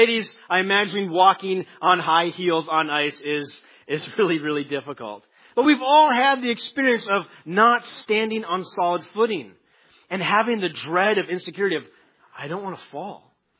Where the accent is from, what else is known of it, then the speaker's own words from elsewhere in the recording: North Dakota, United States; Now, I grew up in North Dakota. I know many of you know that. And we walked on ice all the time.